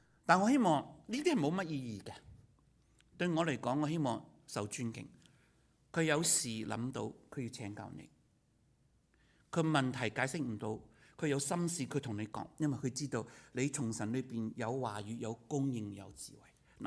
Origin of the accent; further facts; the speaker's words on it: China; now in United States; 我们中国人对很多人的恩慈啊